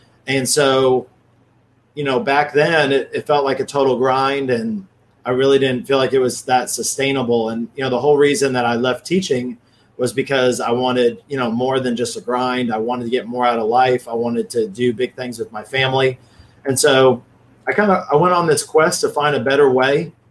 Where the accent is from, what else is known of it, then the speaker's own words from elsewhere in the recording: Fort Worth, Texas, United States; Yeah, Fort Worth, Texas. So, you know, in between Dallas and Fort Worth, and starting to cool down and things are going well.